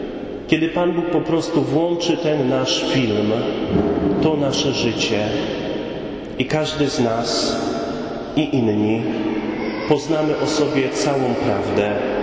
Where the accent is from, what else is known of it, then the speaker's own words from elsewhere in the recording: West Pomeranian Voivodeship, Poland; ja urodziłem się i wychowałem w takiej małej wiosce, niedaleko Sławna na Pomorzu. Wiem, że w tej parafii są ludzie, którzy Sławno znają. I w tej mojej wiosce dzisiaj mieszka może 700, może 750 ludzi.